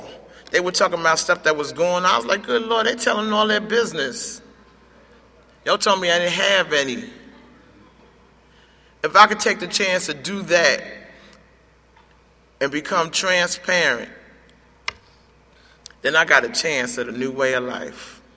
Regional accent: New York, United States; I come from New York. I spent 17 years living on the street, no fixed address.

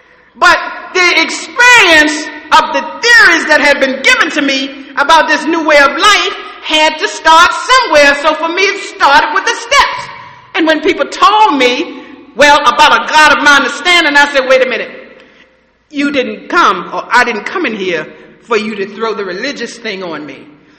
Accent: Missouri, United States; Okay, yeah, they saying all this, but I'm from Missouri. Show me.

